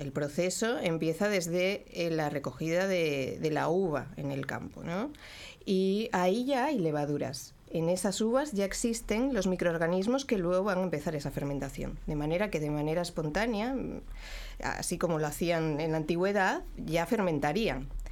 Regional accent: Asturias, Spain; moved away; Yo soy española, soy de Asturias, del norte de España.

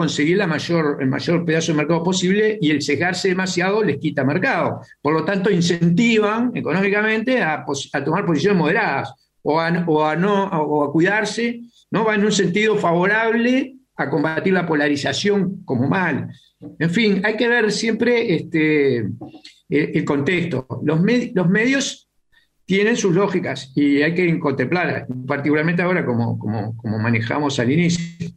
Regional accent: Uruguay; Acá voy a hablar como uruguayo

